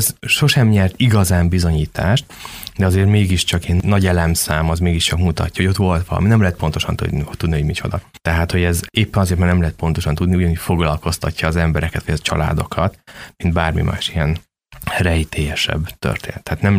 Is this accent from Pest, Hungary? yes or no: yes; Százhalombatta, Pest, Hungary; én egy vidéki ipari városban nőttem fel, a regény szereplője is ott él. Tehát Százhalombattán, ami hát egy rendes ipari város, van hőerőmű, van kőolajipari vállalat